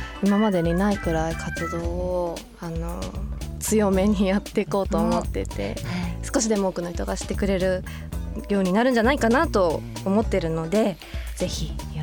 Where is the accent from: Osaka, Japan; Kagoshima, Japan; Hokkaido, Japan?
Kagoshima, Japan; ツアーファイナルを鹿児島でやって、あの久しぶりにやったんですけど、なんかだからそうやって自分が出身でインスト音楽を持ち込めるってことは、地元に